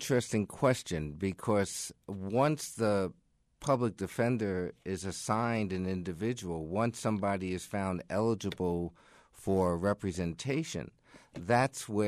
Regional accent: New York City, New York, United States; I come from New York City, where we had about 450 lawyers to cover the five boroughs.

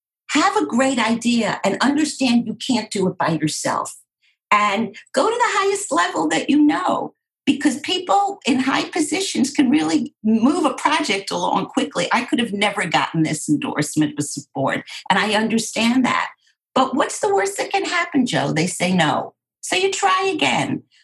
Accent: Germany; born there; first language German; English is a second language; in German, which is my first language because I was born in Germany

